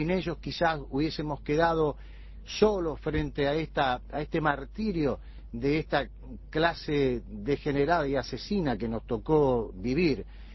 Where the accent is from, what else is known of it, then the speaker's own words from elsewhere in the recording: Santa Fe, Argentina; vivo en la ciudad de Santa Fe, mi ciudad de origen